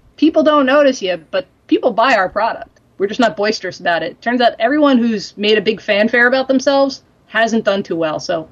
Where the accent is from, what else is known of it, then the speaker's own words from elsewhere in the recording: New York, United States; Like I said, I'm from Long Island. I was kind of alone.